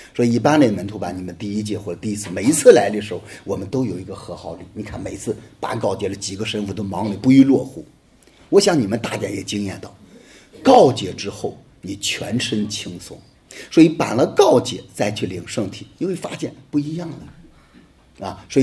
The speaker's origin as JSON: {"language": "Chinese", "region": "Hebei", "country": "China", "accent": "Hebei", "said": "跳哭是我们河北话"}